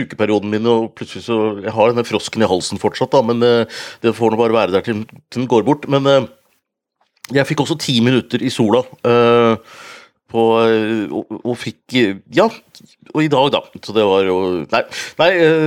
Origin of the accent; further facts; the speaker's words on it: Hunndalen, Innlandet, Norway; da kunne du se hjemme i Hunndalen der jeg vokste opp